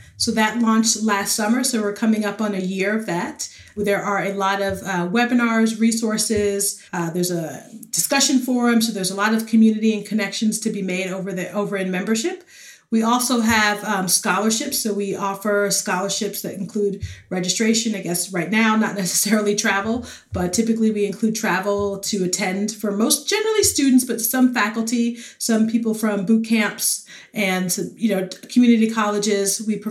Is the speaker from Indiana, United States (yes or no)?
no; The Bronx, New York, United States; But I grew up in the Bronx, New York.